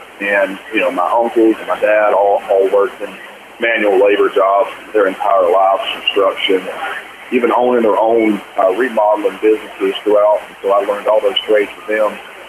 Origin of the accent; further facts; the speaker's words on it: Florida, United States; Well, I grew up in North Florida in a very lower middle-class family.